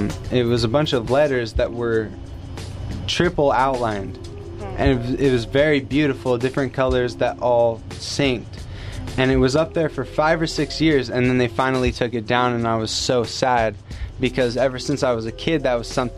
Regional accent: Napa Valley, California, United States; I'm from the Napa Valley, and I've made many commutes down through the Bay Area.

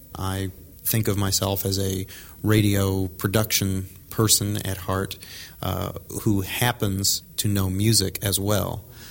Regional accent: New York, United States; now in Dallas, United States; I moved from New York, which is my home, to Dallas, and I worked in the business for 3 or 4 years.

